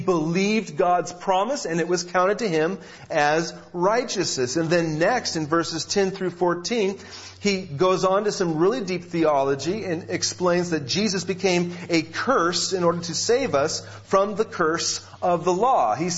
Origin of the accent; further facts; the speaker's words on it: Grants Pass, Oregon, United States; I was brought up in Grants Pass, Oregon, and there it's sort of like here in June